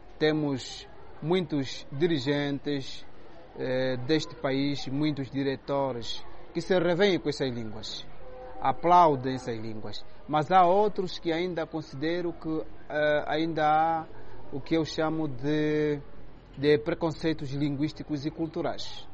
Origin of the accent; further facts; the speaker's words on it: Angola; Nós não podemos pensar, enquanto angolanos, que Angola vai desenvolver só com língua estrangeira.